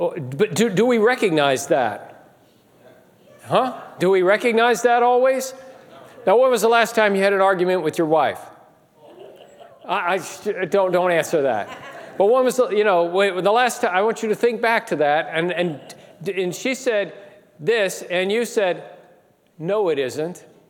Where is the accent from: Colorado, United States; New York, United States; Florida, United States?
Colorado, United States; Now, just remember, I'm from Colorado, and we have cattle all over the place in Colorado, so I know how to herd people.